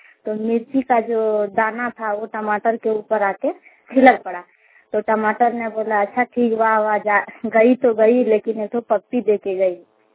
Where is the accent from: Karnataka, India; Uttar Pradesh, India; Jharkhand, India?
Jharkhand, India; मैं नवादी जमुआ से बोल रही हूँ … और मेरा जिला पड़ता है देवघर